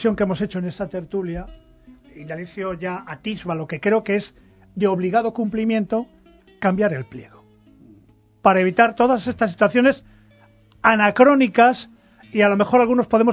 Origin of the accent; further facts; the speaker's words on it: Cantabria, Spain; una idiosincrasia de que somos de aquí de Cantabria y que lo nuestro, pues somos así, tenemos ese carácter